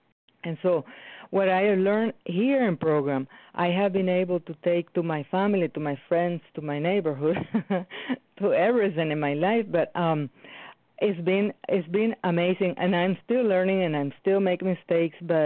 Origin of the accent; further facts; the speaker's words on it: Wisconsin, United States; I'm from Wisconsin.